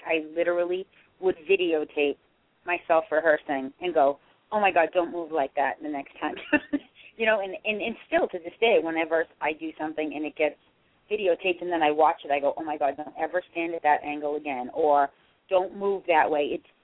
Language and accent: English; Peabody, Massachusetts, United States; all these people are from my hometown, all from the same city. And, you know, Peabody's got a lot of people in it